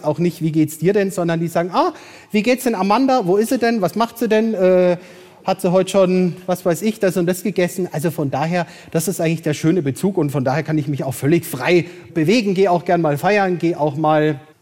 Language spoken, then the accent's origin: German; Würzburg, Bavaria, Germany; ich komme ja aus Würzburg.